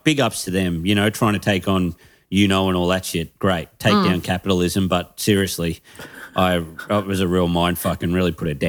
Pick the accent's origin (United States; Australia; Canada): Australia; Moree, New South Wales; It's where I grew up in Moree